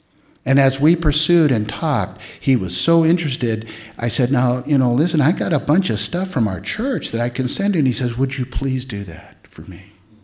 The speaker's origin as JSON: {"language": "English", "town": "Chico", "region": "California", "country": "United States", "tie": "born or raised there", "said": "College days, Chico, my hometown. First grade all the way through college, okay?"}